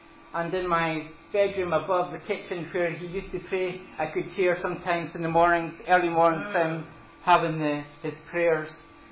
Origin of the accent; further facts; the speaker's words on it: Perth, Scotland, United Kingdom; also born or lived in Helmsdale; So, I was born and brought up in Perth. And I was brought up with my brother and sister, my younger brother and sister. And before I moved to Helmsborough with Debbie back in 2004.